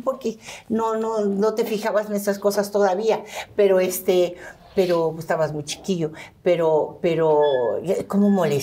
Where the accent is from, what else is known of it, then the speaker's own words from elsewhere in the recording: New Orleans, Louisiana, United States; born there; Nací en Nueva Orleans. Me adelanté un mes